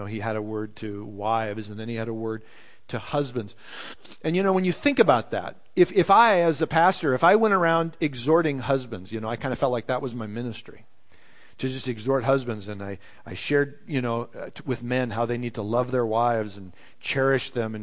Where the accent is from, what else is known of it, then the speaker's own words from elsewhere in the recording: Minnesota, United States; and I was raised in Minnesota